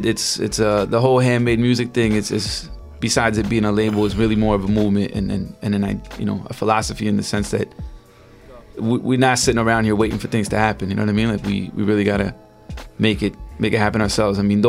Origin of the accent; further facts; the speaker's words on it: Canada; Like, as Canadian artists, as Canadian hip hop artists, what rich Canadian hip hop artist is it?